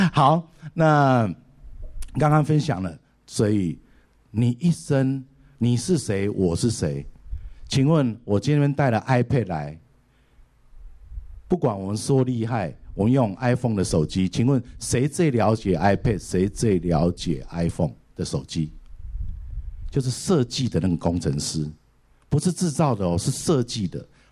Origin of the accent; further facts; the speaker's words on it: Taipei, Taiwan; 我是从小土生土长 ，Made in Taiwan， 然后在台北长大